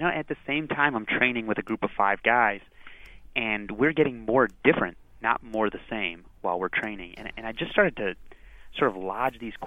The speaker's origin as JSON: {"language": "English", "region": "Illinois", "country": "United States", "tie": "born or raised there", "said": "growing up outside of Chicago in a town that had kind of a mini Jamaican diaspora in the 1970s and 80s."}